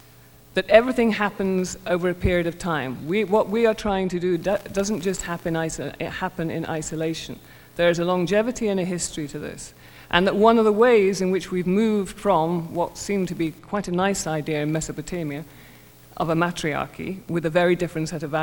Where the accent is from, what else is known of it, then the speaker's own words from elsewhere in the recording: United Kingdom; You will have to slow me down because I'm British and we tend to mumble, so.